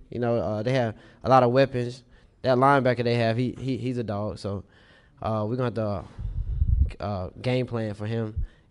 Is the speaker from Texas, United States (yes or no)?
no; Greensboro, North Carolina, United States; Growing up in Greensboro, you know, A&T is a big thing. I've been in this community my whole life.